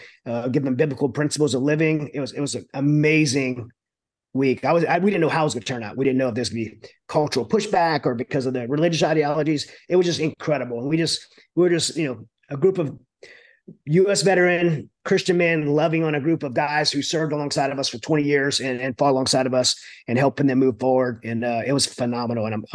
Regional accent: Louisiana, United States; So, but I grew up in South Louisiana. I've been raised not to waste anything.

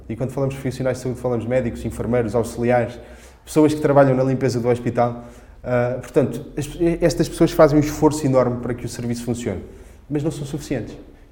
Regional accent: Santarém, Portugal; que nasci em Santarém, vivi em Santarém, trabalhei e construí família em Santarém

